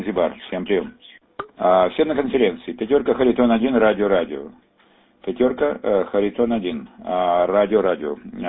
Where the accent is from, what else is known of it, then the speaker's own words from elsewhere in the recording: Crimea, Ukraine; Я крымчанин сам